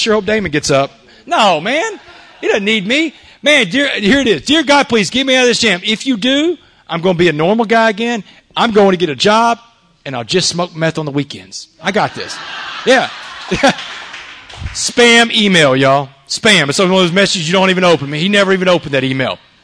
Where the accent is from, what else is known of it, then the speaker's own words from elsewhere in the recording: Port Arthur, Texas, United States; on Roanoke Street where I grew up in Port Arthur.